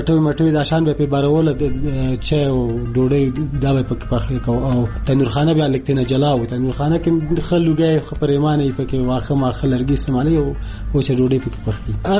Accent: Laghman, Afghanistan; اصلا موږ د لغمان یو، کنه په لغمان کې پخوا کورونو کې یو دالان موږ درلوده

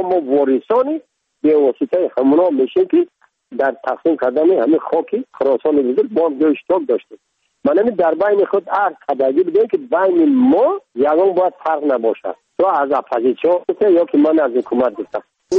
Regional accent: Tajikistan; من تاجیک هستم، تو هم تاجیک هستی، زبان منم تاجیک هست،

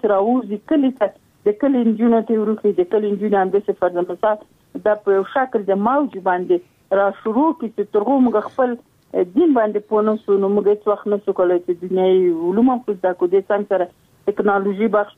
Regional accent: Mohammad Agha, Logar, Afghanistan; د لوګر ولایت یم، د محمد اغي ولسوالي او د سرخاو د کلی.

